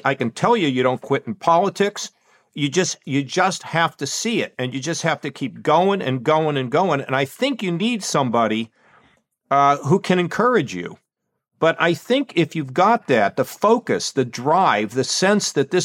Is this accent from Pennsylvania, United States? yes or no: yes; Pittsburgh, Pennsylvania, United States; also born or lived in Ohio; I grew up in Pittsburgh. My father carried mail on his back. His father was a coal miner, died of black lung. My mother's mother couldn't speak English. I moved to Ohio, and I go to school at Ohio State.